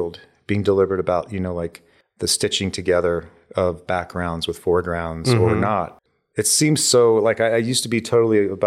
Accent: Ohio, United States; Well, I grew up in the Midwest in Ohio.

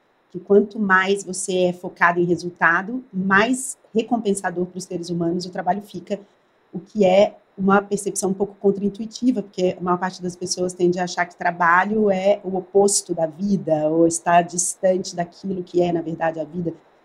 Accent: Belo Horizonte, Minas Gerais, Brazil; Eu sou de BH, atleticana, irmã de 3 irmãos e mãe de 3 filhos, homens.

